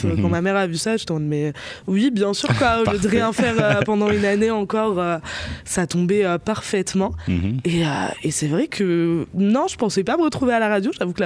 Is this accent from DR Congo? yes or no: no; Bar-le-Duc, Grand Est, France; now in Nancy, France; je viens de Bar-le-Duc à la base, une petite bourgade dans la Meuse, à Nancy depuis maintenant 6 ans.